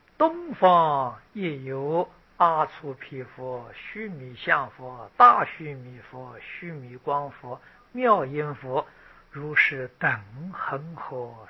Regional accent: China; 所以他的梵的经啊，我们中国人特别喜欢念

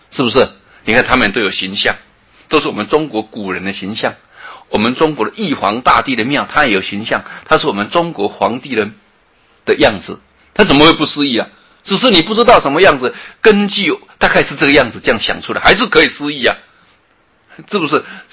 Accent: Taiwan; 就像我们台湾话所说的欢迎茶家就找

